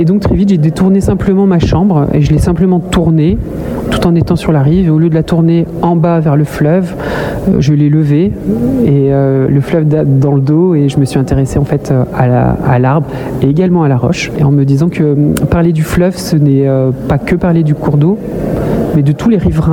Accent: Roanne, Auvergne-Rhône-Alpes, France; now in Lyon, France; je suis originaire de Roanne, donc dans la Loire, et j'habite à Lyon depuis déjà 25 ans à peu près. J'ai toujours habité à proximité du fleuve

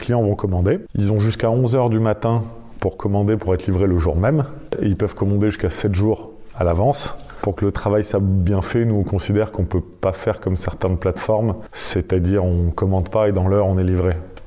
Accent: Lyon, Auvergne-Rhône-Alpes, France; On est des Lyonnais, on est des fervents défenseurs de notre ville. On aime y vivre, on aime y travailler

